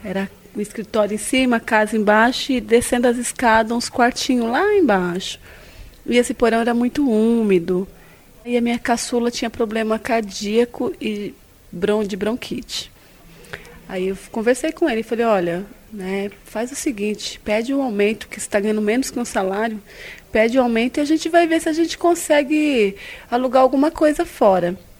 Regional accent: Guariba, São Paulo, Brazil; Eu sou do interior da cidade de São Paulo, uma cidade chamada Guariba, bem pequena, com 32 mil habitantes.

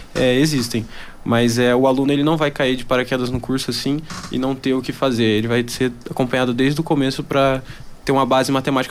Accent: Londrina, Paraná, Brazil; Sim, sou de Londrina.

